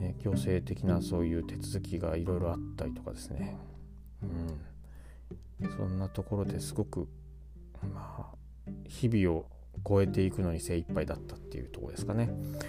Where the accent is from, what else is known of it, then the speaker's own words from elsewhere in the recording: Shizuoka, Japan; 去年で仕事を辞めて、で、地元の静岡に帰ってきて